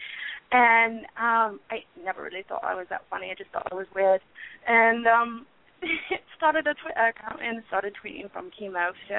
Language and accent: English; New York, United States; now in Texas, United States; My family is from the UK, and I was raised here in the States, in New York, and came to Texas for my education.